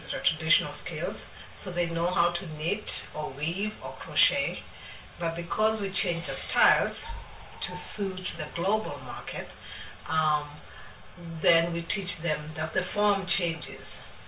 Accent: Kenya; now in United States; I'm originally from Kenya. So that's what drew us to doing our project in Kenya. But now I live here in the States, married to an American

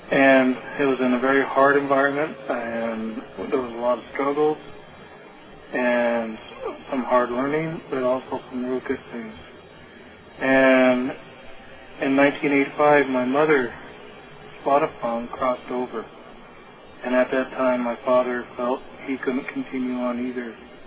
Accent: United States; I am from the Western Shoshone people and the Cherokee people. My father was Cherokee. My mother was Western Shoshone. I grew up amongst the Western Shoshone.

